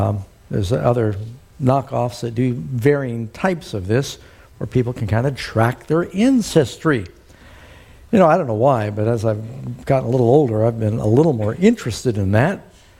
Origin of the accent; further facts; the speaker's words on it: California, United States; I used to tell people, I'm from California, the land of fruits and nuts.